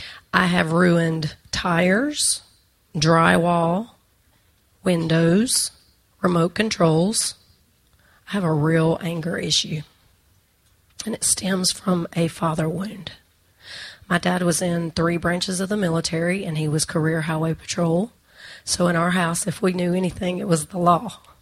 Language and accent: English; Tennessee, United States; you're going to know within a couple of minutes that I'm from Tennessee.